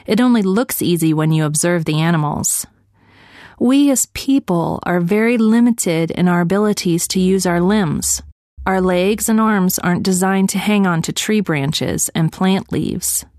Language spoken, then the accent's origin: English; York, Yorkshire and the Humber, United Kingdom; also born or lived in London; I was born in London, and my fascination with animal behavior began in early childhood when we moved to York. We lived in a cozy, thatched cottage in the most picturesque part of the city